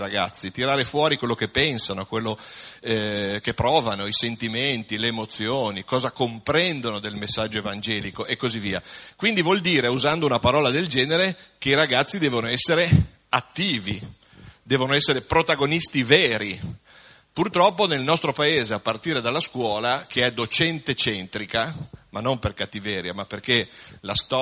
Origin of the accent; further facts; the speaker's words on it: Vernazzola, Liguria, Italy; born there; now in Parma, Italy; Io abito a Parma da 22 anni, ma sono nato a Vernazzola, quindi potete immaginare la mia infanzia dove è stata.